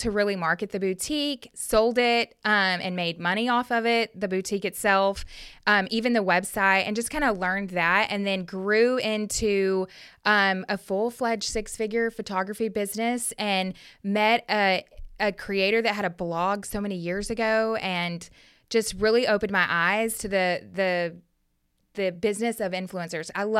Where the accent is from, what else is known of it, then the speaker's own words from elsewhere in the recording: Arlington, Texas, United States; born there; also born or lived in Kansas, United States; So I grew up, I was born in Arlington, Texas. And everybody asks me where I'm from. I'm like, I'm from here. I don't know why I sound like this. I just do. I moved to Kansas